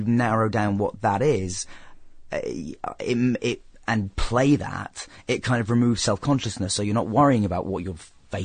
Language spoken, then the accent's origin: English; England, United Kingdom; Okay, well, I mean, being English, obviously the original Office.